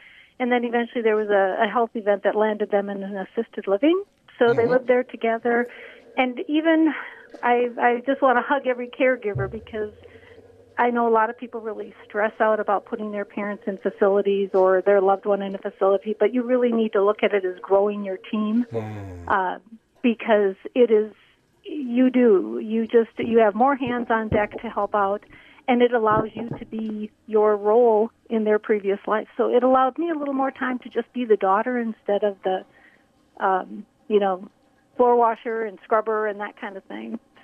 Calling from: Ely, Minnesota, United States; I am on the shores of Fall Lake, just outside of Ely, Minnesota right now.

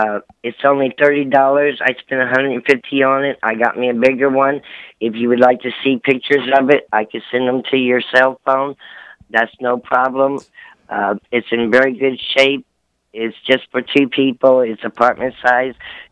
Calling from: Brookfield, Missouri, United States; Brookfield, Missouri.

